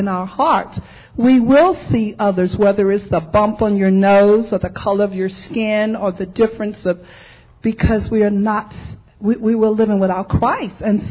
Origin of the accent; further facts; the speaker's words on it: United States; And yet, growing up in America, we know that we spend a lot on the word racism.